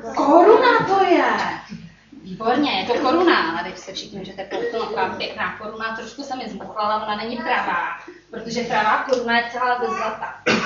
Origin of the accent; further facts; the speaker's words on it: Kolín, Central Bohemian Region, Czechia; Já jsem z Kolína.